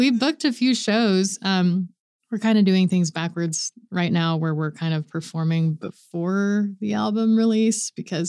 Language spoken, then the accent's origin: English; Edmond, Oklahoma, United States; moved away as an adult; also born or lived in Los Angeles; So I grew up in Edmond, Oklahoma. And in 2014, I moved out to Los Angeles.